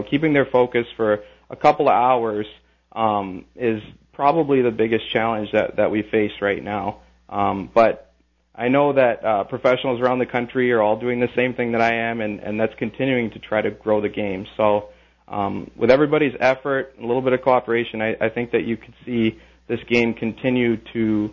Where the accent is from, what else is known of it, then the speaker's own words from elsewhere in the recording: Cayman Islands; No. I am actually from the Cayman Islands originally. That's where I was born and raised.